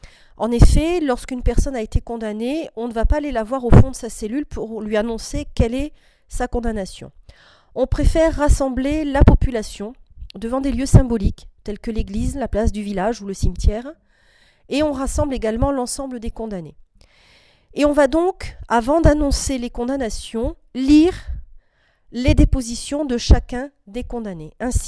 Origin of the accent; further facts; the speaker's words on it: Occitanie, France; Donc la foi cathare, en tout cas chez nous, en France et en particulier en Occitanie, disparaîtra progressivement